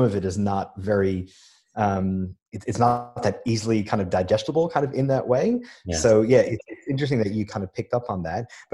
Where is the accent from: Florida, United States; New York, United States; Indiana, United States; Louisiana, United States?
New York, United States; moved away as an adult; now in Melbourne, Australia; Well, yeah, I mean, I'm originally from New York. I moved to Melbourne in around, initially, I think it was in 2002, 2003, and kind of finished my education here.